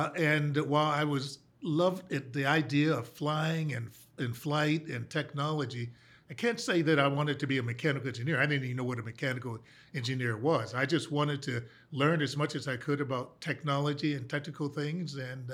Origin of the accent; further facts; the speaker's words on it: Washington, District of Columbia, United States; I grew up in Washington, D.C., mm-hmm. Went to public schools here in the district.